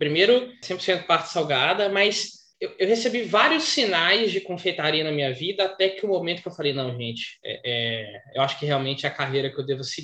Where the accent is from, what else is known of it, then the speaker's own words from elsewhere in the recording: Belo Horizonte, Minas Gerais, Brazil; eu entrei na faculdade aos 17, em Belo Horizonte, minha cidade natal